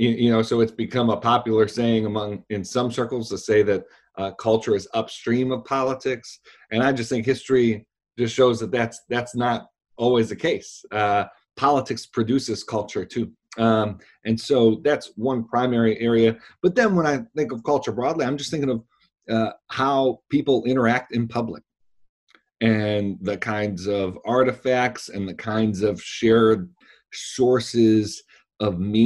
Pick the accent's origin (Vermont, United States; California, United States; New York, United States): New York, United States; Buffalo; I grew up in Buffalo, New York, became a Christian after reading Romans when I was a teenager